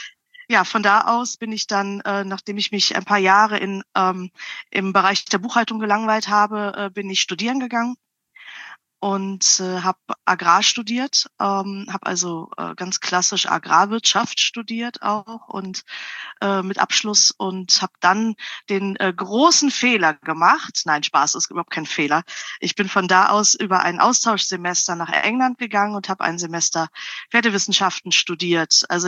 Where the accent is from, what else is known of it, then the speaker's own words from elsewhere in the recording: Rhineland, Germany; also geboren bin ich tatsächlich im Rheinland. Ich bin ein Urrheinländer. Rheinländischer geht's kaum.